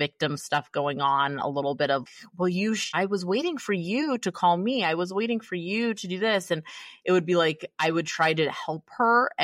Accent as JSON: {"language": "English", "town": "San Jose", "region": "California", "country": "United States", "tie": "born or raised there", "said": "I grew up in San Jose, California, and she lived in San Jose for a long time. I moved to Palm Springs."}